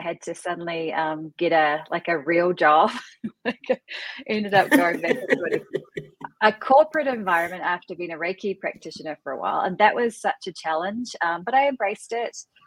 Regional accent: New Zealand; So I'm originally from New Zealand.

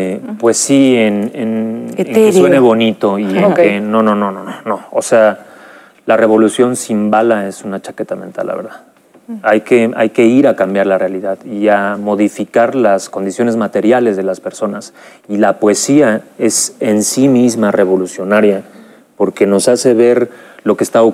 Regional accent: Mexico; como ese dolor del México profundo, rural, del cual pertenezco y de donde viene la historia de mi familia.

